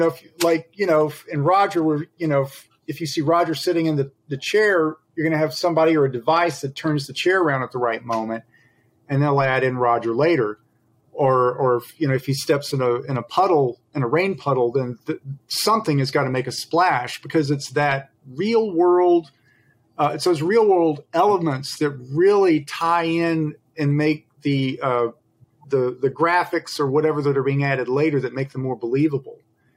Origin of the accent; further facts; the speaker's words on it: Alabama, United States; at a small, you know, small town like I grew up in Alabama.